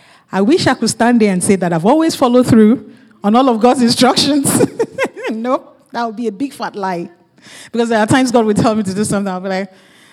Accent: Nigeria; now in Canada; I'm originally from Nigeria.

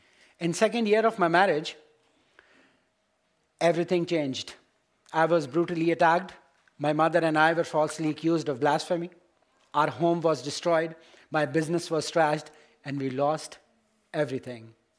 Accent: Pakistan; born there; Yeah, I was born in Pakistan and I'm the youngest in my family.

